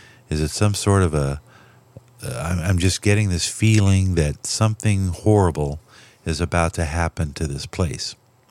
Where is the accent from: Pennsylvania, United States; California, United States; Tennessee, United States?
California, United States; Los Angeles; and I grew up in Los Angeles